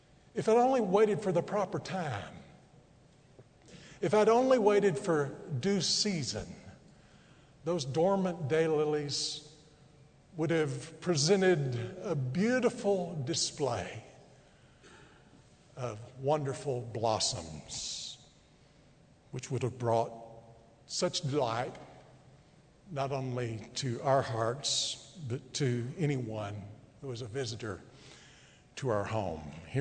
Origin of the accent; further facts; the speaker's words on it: Texas, United States; because I grew up out in West Texas where Dr. Ramsey did.